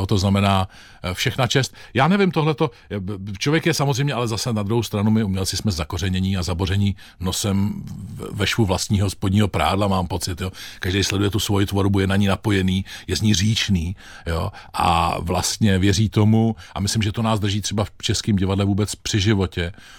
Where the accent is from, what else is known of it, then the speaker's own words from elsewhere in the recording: Týniště nad Orlicí, Hradec Králové Region, Czechia; born there; byl jsem v Týništi na Torlicí ve svém rodišti